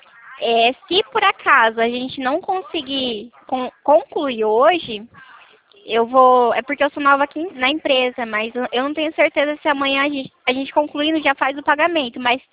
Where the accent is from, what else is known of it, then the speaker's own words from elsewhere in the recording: Santo Anastácio, São Paulo, Brazil; eu sou de Anastasia, eu trabalho em Prudente